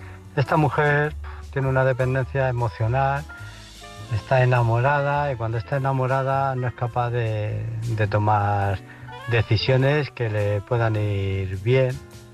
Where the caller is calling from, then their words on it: Illescas, Castilla-La Mancha, Spain; de Illescas.